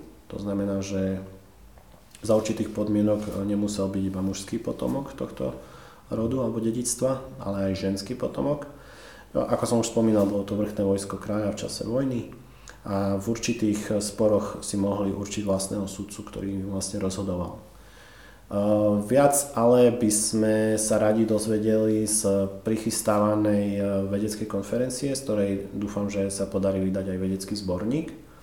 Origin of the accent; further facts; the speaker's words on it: Gánovce, Prešov Region, Slovakia; ja teda pochádzam z Gánoviec